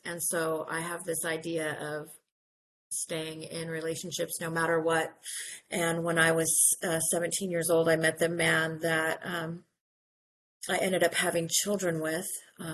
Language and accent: English; Salem, Oregon, United States; I'm an addict. My clean date is June 10th, 2000, and I'm from Salem, Oregon, and I attend meetings at the Mid-Willamette Valley area.